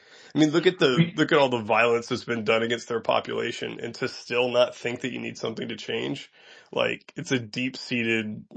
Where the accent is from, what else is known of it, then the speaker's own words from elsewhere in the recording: Texas, United States; now in Europe; I'm from Texas, but I live in Europe